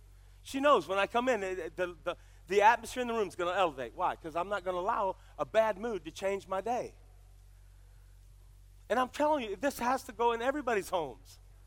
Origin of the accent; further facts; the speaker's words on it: Ohio, United States; I grew up in Ohio. I don't want to live in that climate.